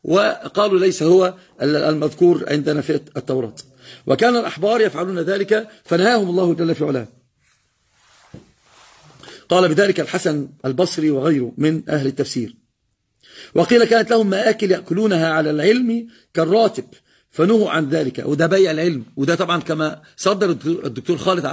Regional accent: Egypt; والحالة الثانية عندنا في مصر

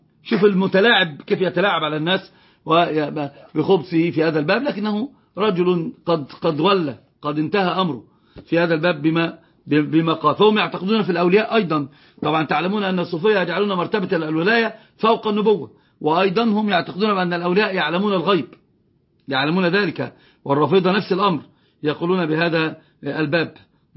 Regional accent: Egypt; ونهيك أيضا على مسألة البدع التي اشتهرت عندنا في مصر

